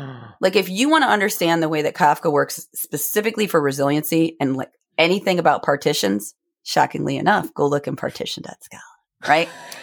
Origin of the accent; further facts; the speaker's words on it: New York, United States; I'm from Western New York. That's kind of our, I think that's our motto, fair, but slightly aggressive.